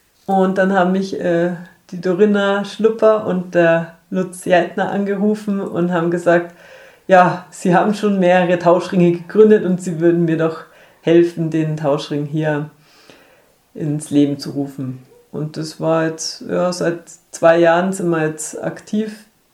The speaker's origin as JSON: {"language": "German", "town": "Munich", "region": "Bavaria", "country": "Germany", "said": "bin ursprünglich aus München und war da beim Tauschring München mit dabei."}